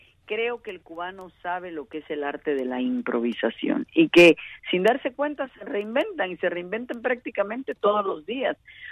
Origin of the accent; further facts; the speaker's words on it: Veracruz, Mexico; no podían entender que yo era mexicana. Claro, soy mexicana de Veracruz, que es una ciudad muy ligada a Cuba, por tanto yo crecí con la cultura caribeña llegada de Cuba desde que nací prácticamente.